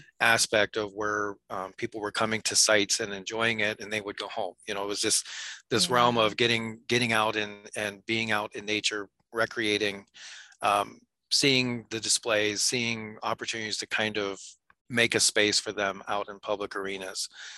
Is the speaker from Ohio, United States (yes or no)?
yes; Salem, Ohio, United States; In Ohio. So Northeast Ohio was where I grew up. Salem was actually the town.